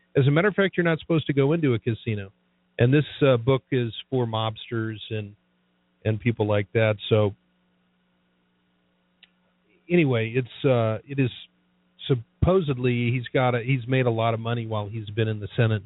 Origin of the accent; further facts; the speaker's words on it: Las Vegas, Nevada, United States; In growing up in Vegas, Harry Reid is a very strange guy